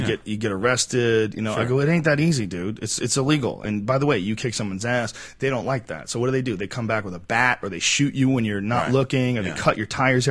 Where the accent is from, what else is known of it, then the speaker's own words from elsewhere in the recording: Chicago, Illinois, United States; I'm from Chicago. We don't fucking play that way.